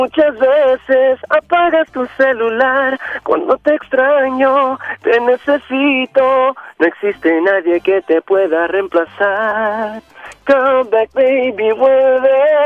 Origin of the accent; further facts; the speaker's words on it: Lawrence, Massachusetts, United States; now in Florida, United States; nos criamos más en la ciudad de Boston, a pesar que somos puertorriqueños, nos criamos más in the city of Boston, and we came down to Florida about 3.5 years ago